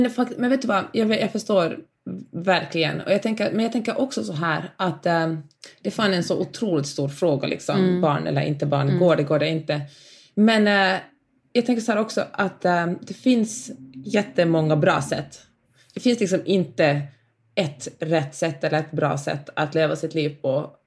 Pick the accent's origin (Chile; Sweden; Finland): Finland; Helsinki, Uusimaa; Och jag är heller inte en del av det finländska, jag är uppvuxen i Helsingfors, eller det svenska systemet